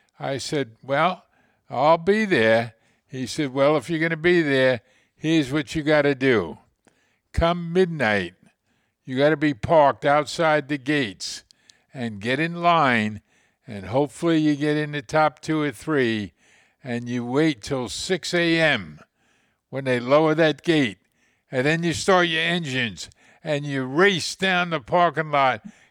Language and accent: English; Shinnecock, New York, United States; the U.S. Open that was going to be coming to Shinnecock. My hometown, a big deal was being made